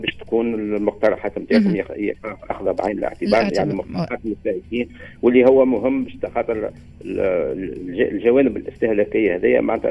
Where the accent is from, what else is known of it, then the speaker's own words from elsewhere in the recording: Tunisia; ثم ان كونسلتاسيون ناسيونال عملتها بلدي تونس، موجودة